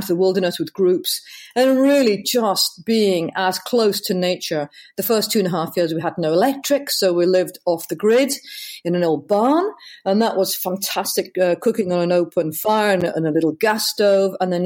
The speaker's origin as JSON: {"language": "English", "region": "North West England", "country": "United Kingdom", "tie": "born there", "said": "I was born in Cumbria, and my parents were both mountaineers."}